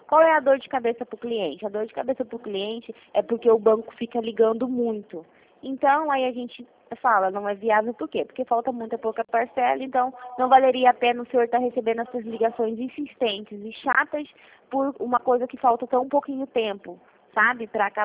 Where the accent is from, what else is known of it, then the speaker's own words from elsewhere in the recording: Rio de Janeiro, Brazil; Que eu sou do Rio